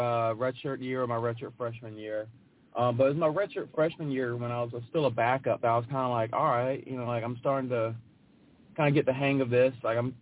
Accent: Memphis, Tennessee, United States; But also, I enjoyed growing up in Memphis.

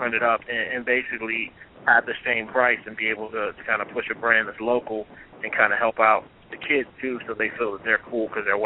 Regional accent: Pittsburgh, Pennsylvania, United States; I grew up in the Pittsburgh area.

